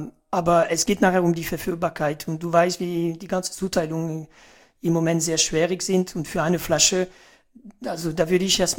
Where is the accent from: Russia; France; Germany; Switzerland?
France; German is a second language; die mir als Franzose nicht bewusst war